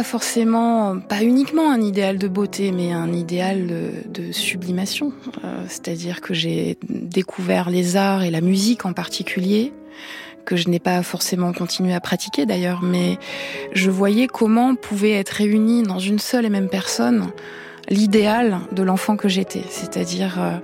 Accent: Auvergne-Rhône-Alpes, France; c'est peut-être aussi parce que j'ai grandi dans la Drôme

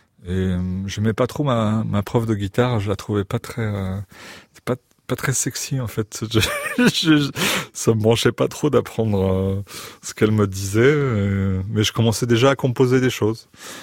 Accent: Paris, Île-de-France, France; J'ai grandi à Paris. Mmh. Je suis d'une famille normande, mais j'ai grandi à Paris.

